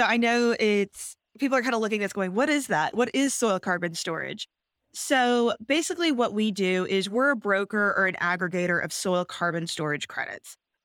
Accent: Houston, Texas, United States; also born or lived in Virginia; So I'm born and raised in Houston. I knew that I really did want to come back to Texas. I'd been living in Virginia for 7 years.

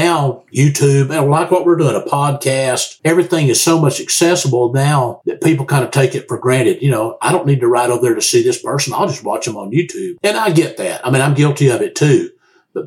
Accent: Fort Worth, Texas, United States; especially having grown up in Texas, I was born in Fort Worth.

